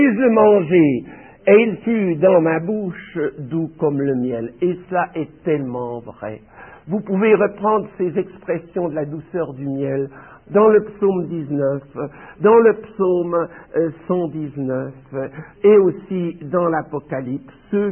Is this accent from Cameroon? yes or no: no; France; puisque je suis français, eh bien, que je parle d'abord aux Français